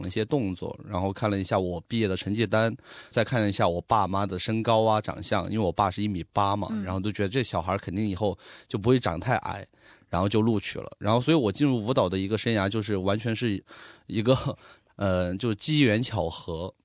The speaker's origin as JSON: {"language": "Chinese", "region": "Chongqing", "country": "China", "said": "我是重庆人，所以他帮我报考了重庆舞蹈学校"}